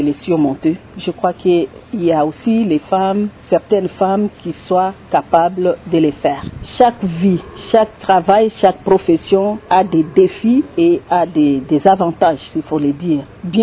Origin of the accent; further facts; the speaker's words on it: Chabunda, South Kivu, DR Congo; born there; je suis né à Chabunda le 23 mars 1972 et j'ai 3 enfants.